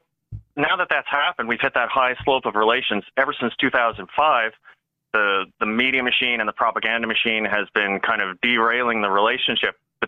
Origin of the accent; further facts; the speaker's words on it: Canada; I grew up in Canada, graduated mid-90s